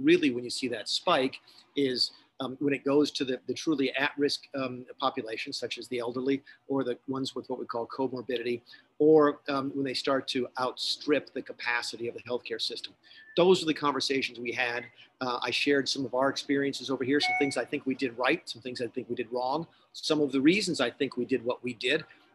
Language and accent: English; South Carolina, United States; I used an anecdote, by the way, from my home state of South Carolina.